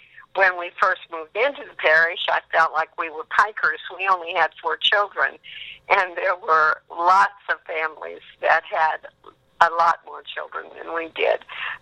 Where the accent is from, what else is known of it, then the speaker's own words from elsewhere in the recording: Evansville, Indiana, United States; also born or lived in Terre Haute / Richmond; now in Indianapolis, United States; I was born down in Evansville, Indiana, and I was there until I was about 23, 24, and then we moved to Terre Haute. And then we moved to Richmond, and then we moved to Indianapolis, and I was through moving.